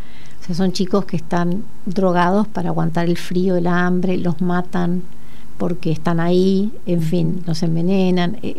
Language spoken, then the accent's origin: Spanish; Argentina; Y ahora tengo ganas de seguirlo en castellano, ahora que estoy en mi tierra.